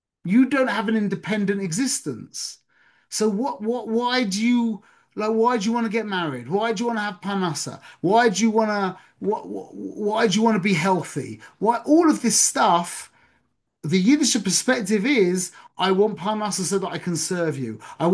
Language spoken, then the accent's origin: English; London, United Kingdom; I got a friend when I was growing up in London